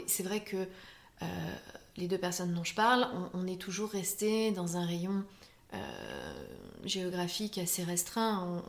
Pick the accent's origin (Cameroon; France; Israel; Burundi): France; eastern France; Moi, je suis de l'Est de la France.